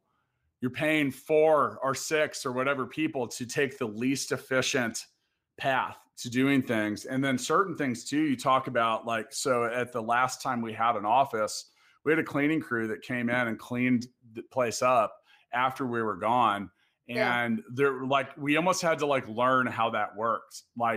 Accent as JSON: {"language": "English", "region": "Kansas", "country": "United States", "said": "We're also both from Kansas."}